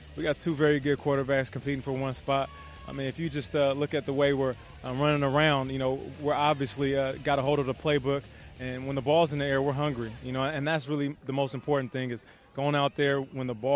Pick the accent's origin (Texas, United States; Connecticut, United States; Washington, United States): Washington, United States; Seattle; also born or lived in Detroit; You know, even though I'm from Seattle, Detroit's like my second home. 4 years I spent there.